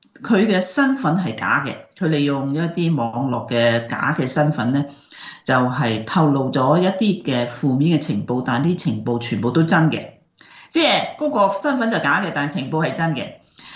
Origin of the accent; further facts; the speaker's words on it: Guangdong, China; 佢有时咧就系我哋广东人讲嘅鬼拍后尾枕